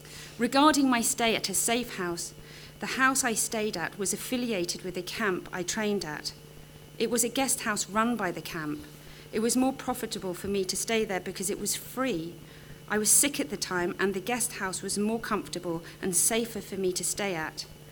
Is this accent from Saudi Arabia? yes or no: yes; Eastern Province, Saudi Arabia; From the east.